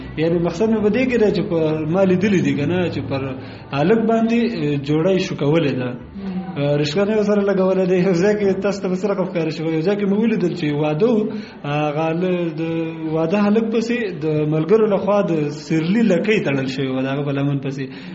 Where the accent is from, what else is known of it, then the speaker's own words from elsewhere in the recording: Kunar, Afghanistan; زه اصلا د کونړ ولایت اوسیدونکی یم. ګوره، ما په نورستان کې وخت هم تېر کړی